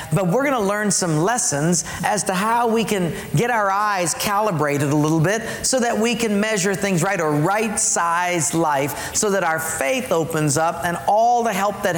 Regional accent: Palolo, Hawaii, United States; But I didn't know that. I'm from Palolo, right?

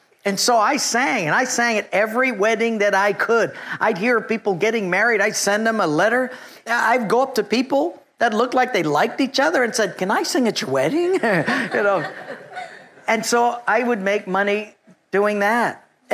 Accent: Hawaii, United States; now in Eugene, United States; Even though I'm from Hawaii, I thought, Hilo?

